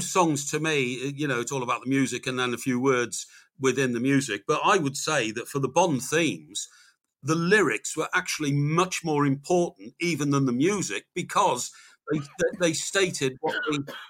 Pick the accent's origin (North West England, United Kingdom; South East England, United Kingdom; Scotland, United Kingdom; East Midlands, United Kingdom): North West England, United Kingdom; Chester; I'm going to try and get up to Chester Chester, my hometown. I love going back to Chester